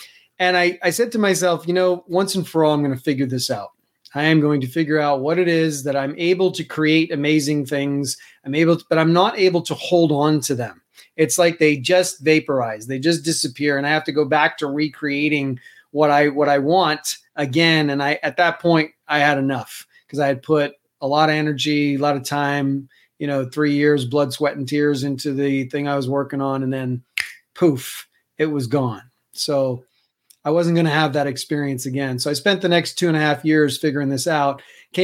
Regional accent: New York City, New York, United States; moved away; I grew up in New York City, moved to Colorado for the skiing, went to school out there, raised a family

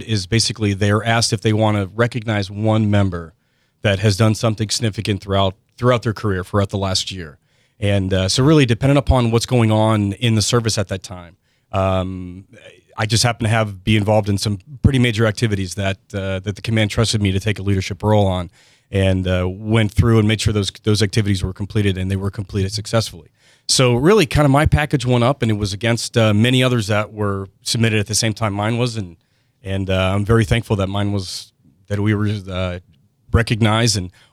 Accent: Manassas, Virginia, United States; Hey, so I grew up in Manassas, Virginia, just on

